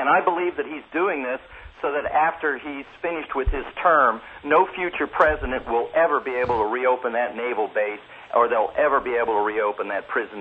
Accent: Kansas City, United States; I'm from Kansas City, calling from Kansas City.

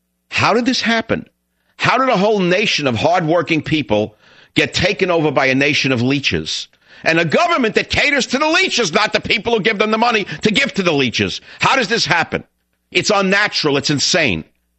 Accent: The Bronx, New York, United States; My mother and father, if they were to talk about someone in the neighborhood, in the building, and we grew up in the Bronx, they would say, oh, he's a hard worker.

